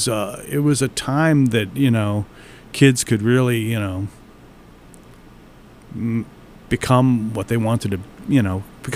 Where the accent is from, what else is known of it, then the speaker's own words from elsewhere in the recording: Brockton, Massachusetts, United States; also born or lived in New York; Well, I grew up on the South Shore. So I was born in New York. My parents divorced, and then I was growing up in Brockton.